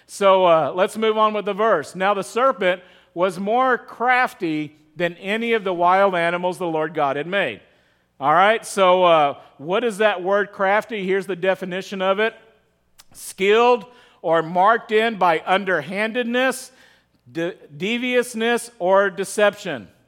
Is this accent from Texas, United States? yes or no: yes; Texas, United States; I grew up in West Texas, and you know, we learned you don't just flip over any rock there without making sure that you're not flipping over somebody's home, right?